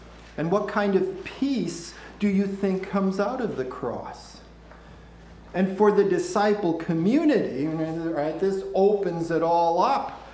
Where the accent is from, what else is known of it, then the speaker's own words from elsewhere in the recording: Canada; as a Canadian